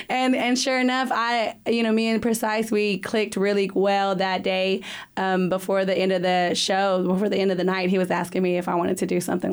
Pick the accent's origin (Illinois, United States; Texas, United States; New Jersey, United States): Texas, United States; Waco; also born or lived in Dallas; I was born in Waco. Family's here in Waco. Graduated from Waco High, class of 2007. I moved out of Waco right after high school. Moved to Dallas.